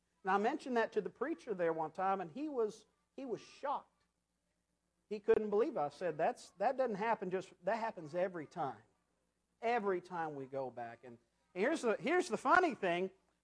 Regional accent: Arkansas, United States; There's a congregation back home close to where I grew up in Arkansas

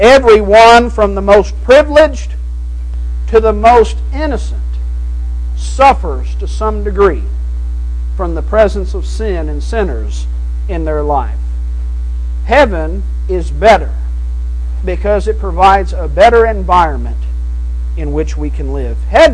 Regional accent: Arkansas, United States; also born or lived in Oklahoma; I was born in Oklahoma. I was raised in Arkansas. And Arkansas is what I consider to be my home. But I've never lived there as an adult.

